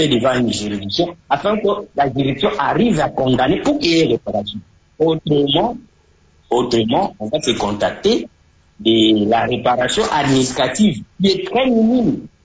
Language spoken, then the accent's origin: French; Kisangani, Tshopo, DR Congo; C'est ce qui a été fait chez nous à Kisangani.